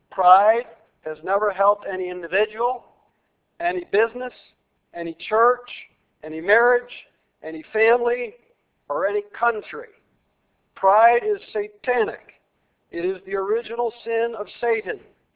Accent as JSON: {"language": "English", "country": "United States", "said": "And we need then, because we are American citizens, we need to be concerned for our country."}